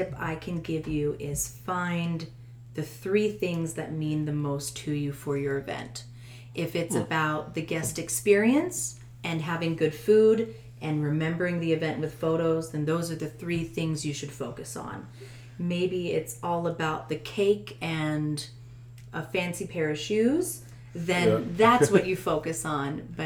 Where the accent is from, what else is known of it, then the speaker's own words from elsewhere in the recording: Virginia, United States; also born or lived in Texas; I am not from Texas. I'm from Virginia. I've actually lived in 14 different states.